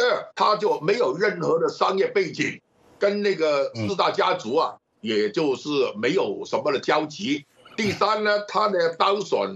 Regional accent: Hong Kong

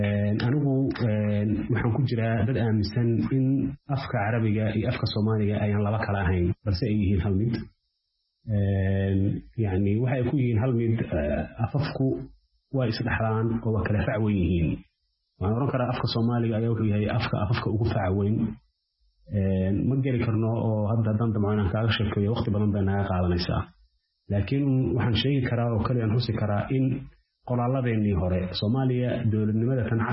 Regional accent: Bosaso, Bari, Somalia; moved away as an adult; also born or lived in Mogadishu / Sudan; anigu waxaan ku dhashay Muqdisho bilowgii 80-meeyadii waxaan dugsi hoose dhexe ee saraba aan ku bartay magaalada Boosaaso dabadeed waxaan aaday dalka Suudaan

